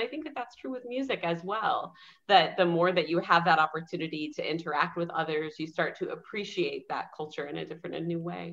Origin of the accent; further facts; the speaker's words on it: Chicago, Illinois, United States; now in Indianapolis, United States; I'm originally from the Chicago area, moved to Indianapolis. The pizza here is different